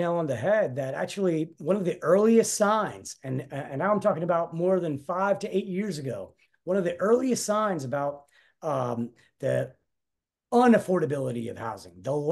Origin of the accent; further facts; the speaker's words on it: Florida, United States; Growing up in Florida. And I played sports. I played baseball and football.